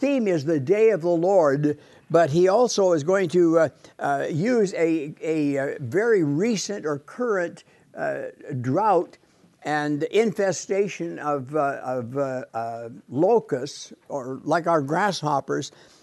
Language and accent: English; Canada; born there; But I was born in Canada, so...